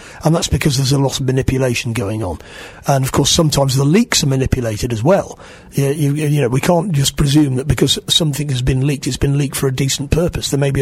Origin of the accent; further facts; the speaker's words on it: United Kingdom; Well, I personally, as a British taxpayer, I resent spending millions of pounds to keep Assange in the Ecuadorian embassy.